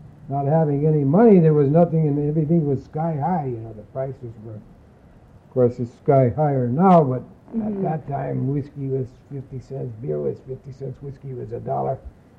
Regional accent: Pennsylvania, United States; I'm originally from Pennsylvania, so by being in Pennsylvania, every time I went out on a fishing excursion or a hunting trip

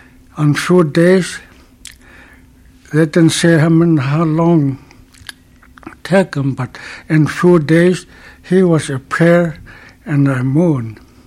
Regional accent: Arctic Village, Alaska, United States; I'm from Arctic Village tribe of... I was born there, 1881.

